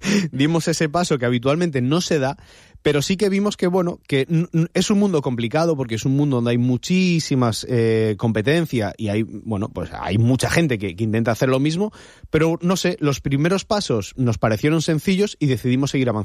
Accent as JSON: {"language": "Spanish", "region": "Galicia", "country": "Spain", "lives_now": "Benidorm, Spain", "said": "Yo, por ejemplo, no tuve la suerte de nacer aquí, yo soy gallego"}